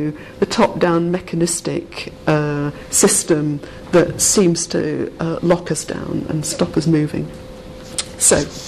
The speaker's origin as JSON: {"language": "English", "town": "Bradford", "region": "Yorkshire and the Humber", "country": "United Kingdom", "tie": "born or raised there", "moved": "as an adult", "said": "maybe it's a visit to Bradford, my hometown. Not that I've lived there since I was 18, but I do go back all the time to visit my family."}